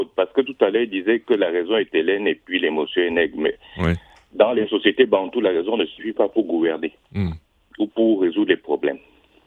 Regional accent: Cameroon; Je suis Camerounais.

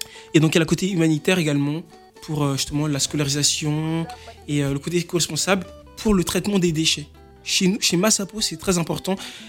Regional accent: France; born there; Je suis né en France.

